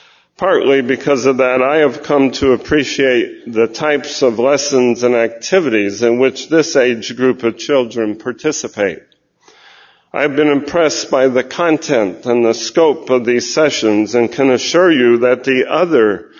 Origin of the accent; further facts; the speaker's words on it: California, United States; As a child growing up in Northern California, I attended Bible student meetings and conventions regularly.